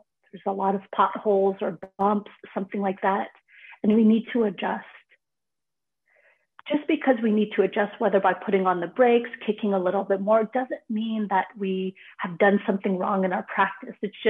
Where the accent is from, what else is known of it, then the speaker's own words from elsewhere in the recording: Canada; born there; Even though I was born in Canada, there was still that always kind of hanging over me.